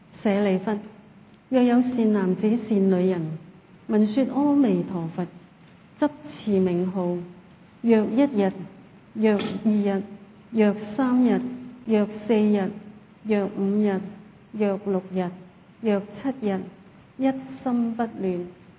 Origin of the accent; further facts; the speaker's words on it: Hong Kong; 我们香港人印象最深刻的应该是几个月前的沙疫症